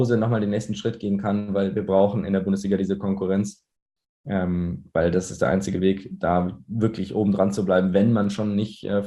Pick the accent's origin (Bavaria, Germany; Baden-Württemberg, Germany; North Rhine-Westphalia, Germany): Bavaria, Germany; Munich; Ich meine, ich bin Münchner, ich bin schon 10 Milliarden Mal da ins Stadion gegangen und ich kenne das.